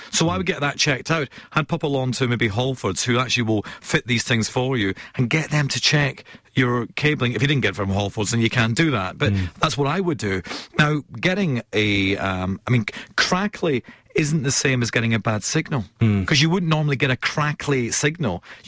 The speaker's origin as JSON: {"language": "English", "region": "Scotland", "country": "United Kingdom", "said": "I'm Scottish. I only want to spend £2, £2 on a keyboard."}